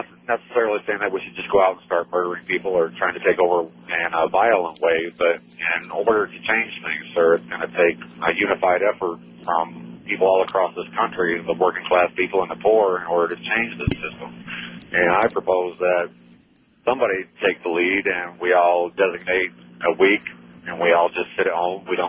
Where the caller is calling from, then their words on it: Munith, Michigan, United States; I live near Jackson, sir, but I work in Detroit.